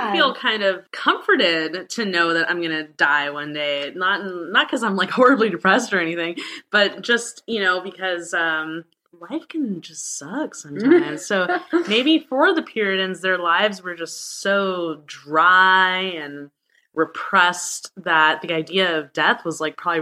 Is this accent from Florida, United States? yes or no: no; California, United States; and he loves it when me and my friend go visit because we're from California.